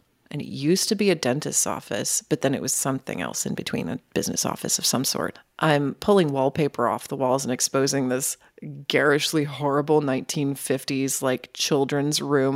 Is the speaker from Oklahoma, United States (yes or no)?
yes; Tulsa, Oklahoma, United States; accent: Yankee youper; And interestingly enough, I grew up here. You know, I was born in Tulsa, but we were transplants. My mom's from New York and my dad's from Michigan. And so that explains my ridiculous accent.